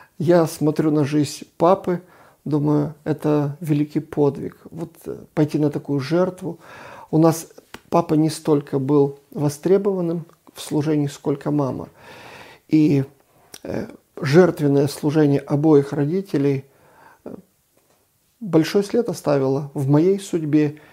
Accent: Sloviansk, Donetsk Oblast, Ukraine; born there; Я родился в Украине, город Славянск. Я родился в семье родителей, которые воспитывались и родились в атеистических семьях.

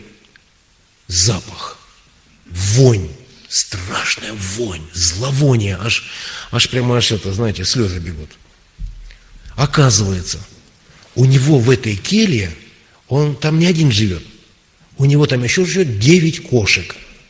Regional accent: Kurgan Oblast, Russia; У нас в нашей области, я с Урала, с Курганской области, в нашей области есть одна небольшая церковь.

